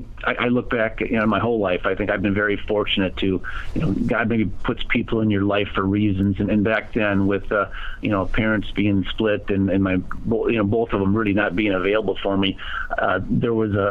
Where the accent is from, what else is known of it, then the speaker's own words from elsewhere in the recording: Blooming Prairie, Minnesota, United States; I am originally from Minnesota, so born and raised in Minnesota, a small town in southern Minnesota, actually, Blooming Prairie, for my earlier years.